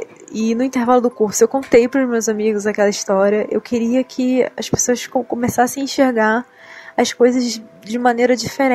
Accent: Rio de Janeiro, Brazil; eu tenho 28 anos e sou do Rio de Janeiro.

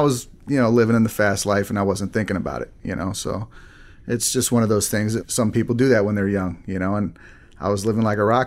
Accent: Texas, United States; also born or lived in Arizona; No, actually, I spent most of my life in Texas. I was born in Arizona, lived in Texas most of my life, and I moved to Illinois

